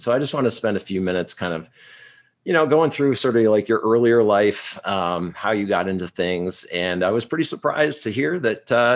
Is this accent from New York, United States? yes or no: no; New Hampshire, United States; moved away; I'm a New Hampshire guy. I grew up in New Hampshire. I've been out here in California for about 6 years.